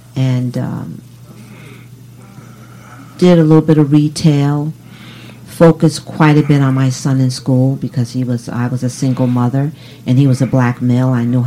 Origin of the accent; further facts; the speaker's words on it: New Haven, Connecticut, United States; Yes, I grew up in New Haven, one of six children. Grew up in New Hallville on Division Street, and had a very, very nice upbringing.